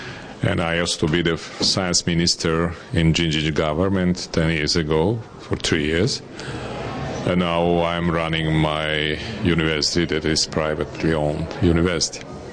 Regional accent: Serbia; I'm from Serbia.

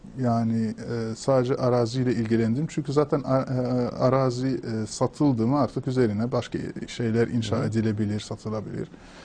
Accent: Tunisia; Turkish is a second language; moved away as an adult; now in Turkey; Evet, yani ben Tunusluyum. 72'de Tunus'ta bir köyünde doğdum. Orada okudum. Üniversiteyi Tunus'ta bitirdim. 96'da Arap Dili ve Edebiyatı'nda bitirdim Tunus Üniversitesi'nde. 98'de Türkiye'ye gelmeye karar verdim.

